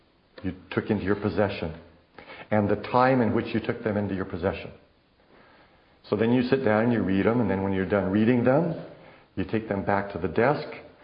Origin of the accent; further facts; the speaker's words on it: United States; I am an American. Whether I like it or not, that's just a fact. I grew up here.